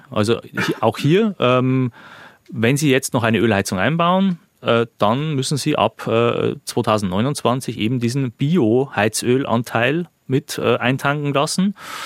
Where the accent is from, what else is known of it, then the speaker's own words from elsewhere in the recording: Neustadt an der Waldnaab, Bavaria, Germany; bei uns in Neustadt zum Beispiel, wo ich herkomme, Neustadt an der Waldnaab